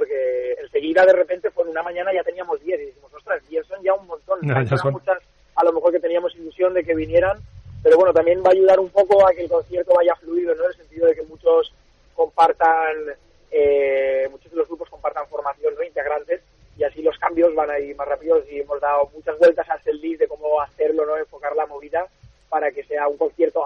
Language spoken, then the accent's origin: Spanish; Valencia, Valencian Community, Spain; todos somos de aquí de Valencia